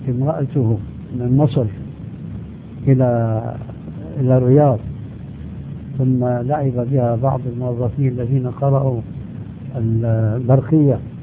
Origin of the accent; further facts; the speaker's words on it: Syria; وكما يقولون عندنا في الشام بلا طول سيرة